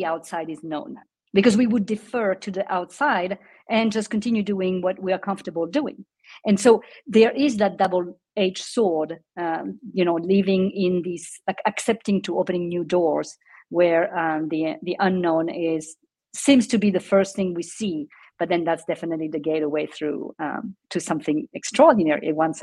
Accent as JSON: {"language": "English", "country": "France", "tie": "born or raised there", "second_language": "English", "moved": "as an adult", "lives_now": "United States", "said": "I was born and raised in France and came to the States. I was 27 years old, and not speaking the language"}